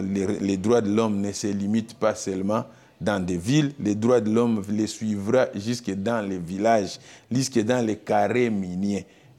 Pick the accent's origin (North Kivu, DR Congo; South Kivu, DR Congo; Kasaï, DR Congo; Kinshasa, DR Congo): South Kivu, DR Congo; Mwenga; je suis natif de Mwenga. J'ai été à Mwenga à 9 ans.